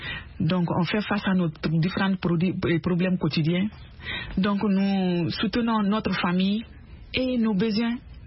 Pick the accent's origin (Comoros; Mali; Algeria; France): Mali; Il y a des sachets qui sont confectionnés chez nous au Mali